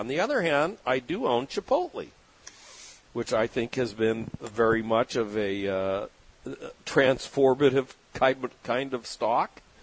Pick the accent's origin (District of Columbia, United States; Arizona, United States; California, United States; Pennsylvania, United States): California, United States; San Diego; I grew up in San Diego with taco shops on every corner where you can get a nice greasy burrito, breakfast burrito, you know, 24 hours a day, 24/7